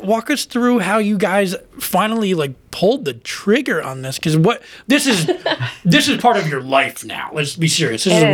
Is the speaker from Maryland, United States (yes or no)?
no; Pennsylvania, United States; I grew up in Wayne County, and there was an old drive-in there in Honesdale when I was growing up.